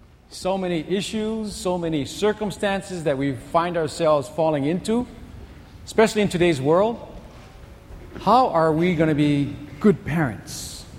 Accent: Pearl City, Hawaii, United States; When I was a child growing up in Pearl City, we rode our bikes all over the place.

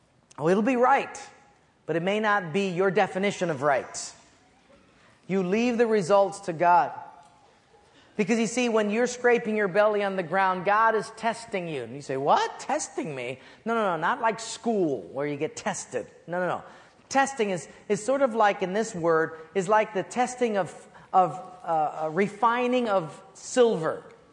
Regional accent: Palolo Valley, Hawaii, United States; I was raised in Palolo Valley, and at an early age, we had a kind of a messy divorce.

